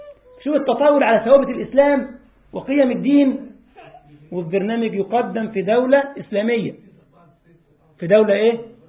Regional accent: Egypt; كان في طفل عندنا في مصر

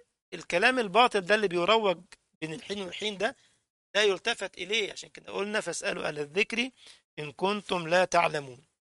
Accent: Egypt; كنا بنسميه عندنا في مصر الكوز.

